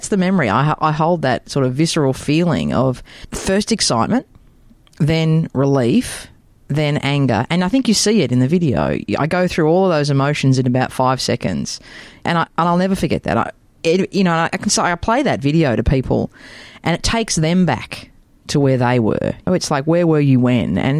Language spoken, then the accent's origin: English; Melbourne, Victoria, Australia; So I actually grew up in Glen Waverley, so in Melbourne